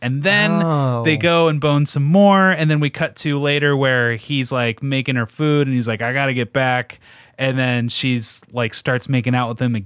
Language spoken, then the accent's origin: English; Portland, United States; we're from Portland and I haven't quite encountered completely naked people in Portland